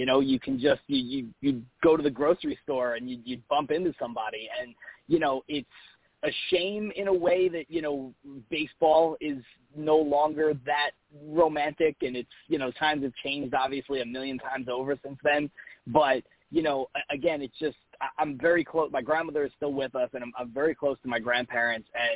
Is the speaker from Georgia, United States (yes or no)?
no; Brooklyn, New York, United States; now in California, United States; I was born in Diker Heights, Brooklyn. Grew up mostly there and in Bensonhurst as well. And I really never left until I moved out here to California just a couple of years ago.